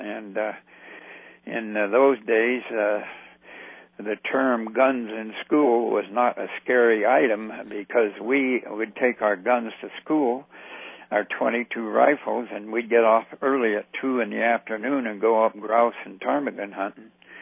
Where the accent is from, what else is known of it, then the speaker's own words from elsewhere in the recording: Douglas, Alaska, United States; also born or lived in Thane; Douglas, I remember growing up in Douglas, we moved from Thane because our house was falling apart.